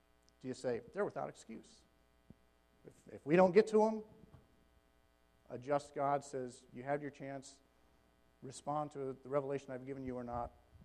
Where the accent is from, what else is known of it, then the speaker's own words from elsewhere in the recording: Minnesota, United States; We grew up in Minnesota, so we're familiar with the orange color.